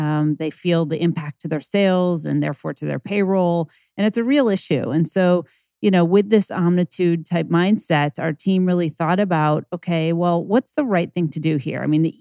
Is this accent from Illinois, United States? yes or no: yes; Chicago, Illinois, United States; Yeah. So I grew up in Chicago.